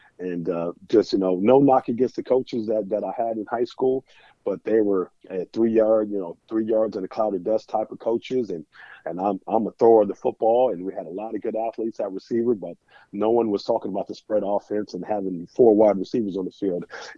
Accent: Germany; English is a second language; My father got stationed in Germany when I was 4 months old. So I grew up in Germany and went to a German kindergarten.

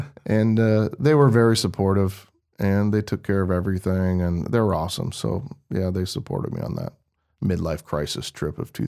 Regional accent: West Coast, United States; I'm born and raised on the West Coast.

